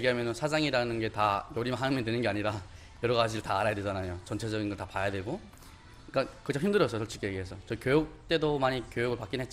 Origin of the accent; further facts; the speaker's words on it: North Korea; 저희가 북한에서 왔는데